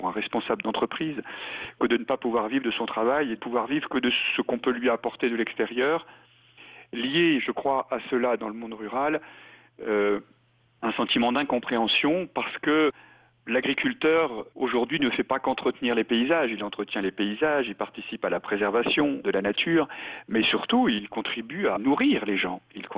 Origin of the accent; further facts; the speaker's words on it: Chartres, Centre-Val de Loire, France; le diocèse de Chartres, hein, d'où je viens, puisque je suis originaire du diocèse de Chartres